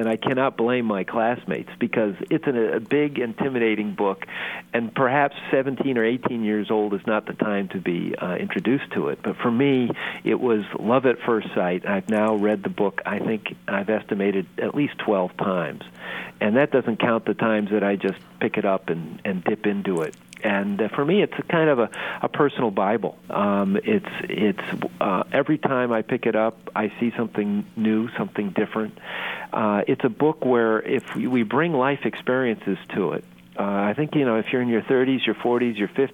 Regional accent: Pittsburgh, Pennsylvania, United States; Yeah, well, I grew up in the Nautical Center of the Universe, Pittsburgh, Pennsylvania.

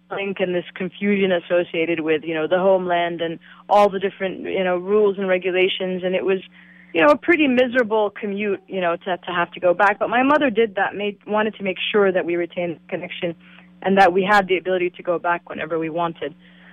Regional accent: Gaza Strip, Palestine; also born or lived in Kuwait; myself a Palestinian, you know, born to parents from Gaza City who then migrated to the Gulf. So I was born in Kuwait and attended international schools abroad. And then, you know, on a yearly basis, we would return to Gaza to renew our identity documents

